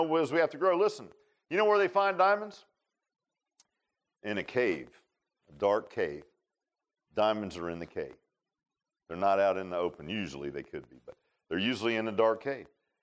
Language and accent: English; Virginia Beach, Virginia, United States; and I grew up in Virginia Beach. Now, we didn't have whippoorwills in Virginia Beach.